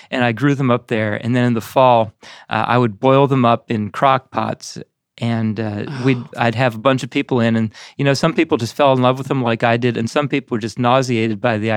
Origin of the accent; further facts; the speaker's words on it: Pennsylvania, United States; also born or lived in Georgia / Minnesota; I was brought up in Pennsylvania. No boiled peanuts. Oh, so sad for most of my life. Then down to Georgia where I discovered them, and they were just amazing. Then up to Minnesota where there were none.